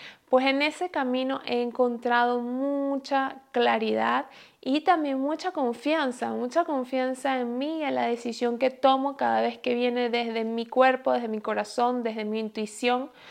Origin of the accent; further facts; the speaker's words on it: Venezuela; moved away as an adult; now in Vienna, Austria; desde hace 5 años que yo me mudé de Venezuela, que terminé de estudiar medicina y me mudé a Viena